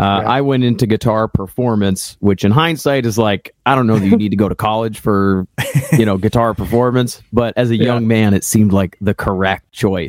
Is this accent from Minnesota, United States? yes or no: yes; Minnesota, United States; also born or lived in Boston, United States; now in Nashville, United States; Yeah, man, I'm from Minnesota, so I grew up in just kind of northwest of the Twin Cities. So grew up there, met Zach in Boston.